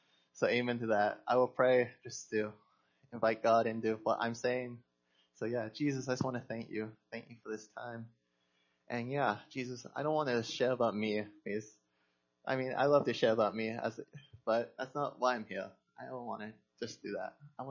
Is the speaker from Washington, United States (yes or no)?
yes; Olympia, Washington, United States; moved away as an adult; now in Spain; I'm from Olympia, Lacey, Washington. But that's not where I live anymore. I live in Spain. And I've been in Spain about 5 years now.